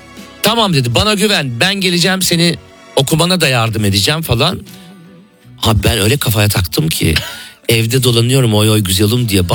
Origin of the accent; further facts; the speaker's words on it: Istanbul, Turkey; Çünkü bir Karadeniz mahallesinde büyüdüm. Çok, şeyde İstanbul'un